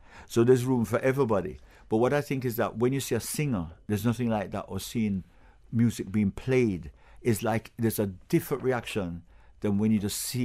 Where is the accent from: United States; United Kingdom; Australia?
United Kingdom; England; born there; I was born in England, because with my Jamaican parents